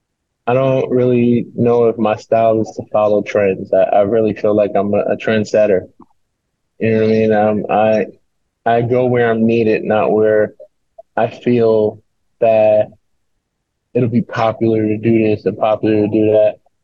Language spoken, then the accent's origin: English; Bronx, New York, United States; I grew up in the Bronx, in a single parent home.